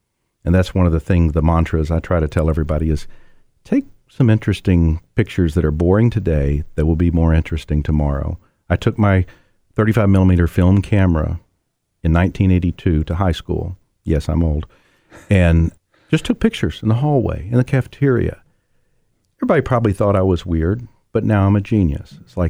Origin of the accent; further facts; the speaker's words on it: Chattanooga, Tennessee, United States; I'm from Chattanooga, lived here all my life.